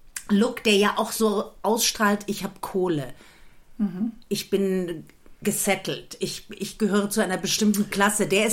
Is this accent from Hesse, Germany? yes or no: yes; Hesse, Germany; Also wenn ich komme hier aus dem Taunus.